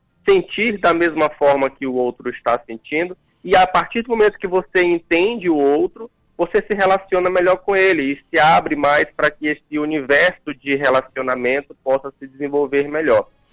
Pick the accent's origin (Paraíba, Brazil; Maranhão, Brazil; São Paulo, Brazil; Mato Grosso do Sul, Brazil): Maranhão, Brazil; São Luís; also born or lived in Teresina; Eu estou falando aqui de São Luís do Maranhão.